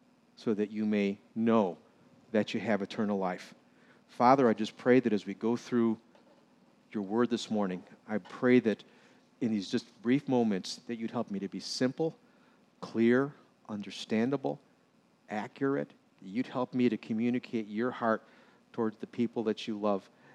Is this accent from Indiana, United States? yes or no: yes; Indiana, United States; Like this morning, I'm from Indiana, and I'm having my breakfast.